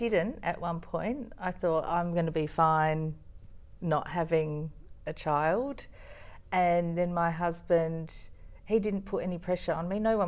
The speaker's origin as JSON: {"language": "English", "region": "South Australia", "country": "Australia", "said": "SA ambassador, because that's my home state."}